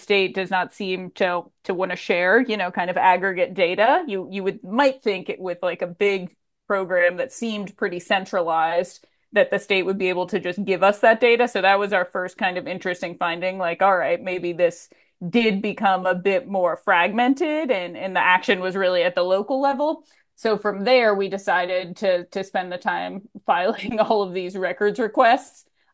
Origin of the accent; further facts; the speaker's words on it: Midwest, United States; I'm from the Midwest as well